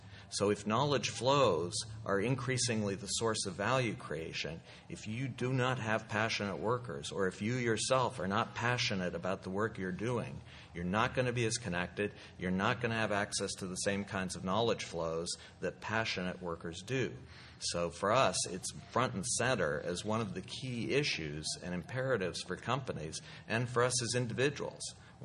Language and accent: English; California, United States; Well, they ask me where I'm from, and I say, I'm from California.